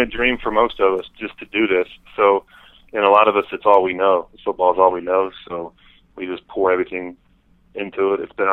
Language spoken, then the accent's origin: English; Birmingham, Alabama, United States; I'm quite the conundrum coming out of Alabama. I'm from Birmingham, which is, I guess that's the biggest city we have in Alabama.